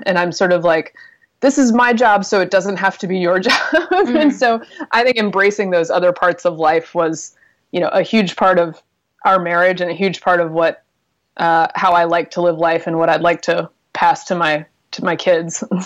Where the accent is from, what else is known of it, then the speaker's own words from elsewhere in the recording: Durham, North Carolina, United States; also born or lived in Alabama; now in Washington, United States; Yeah, I grew up in Durham, North Carolina, and was actually born in Alabama, grew up in North Carolina, went to college in Georgia, so it's very southern despite the relative lack of accent